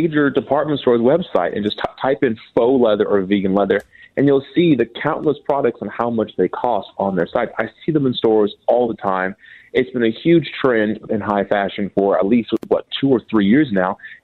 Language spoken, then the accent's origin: English; Minnesota, United States; I'm from Minnesota.